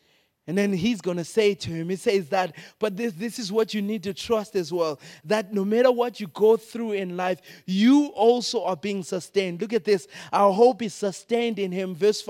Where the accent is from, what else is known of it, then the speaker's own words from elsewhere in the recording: Zimbabwe; I grew up in Zimbabwe where inflation jumped up to 4,000%, and literally the Zimbabwean dollar got extinct, right?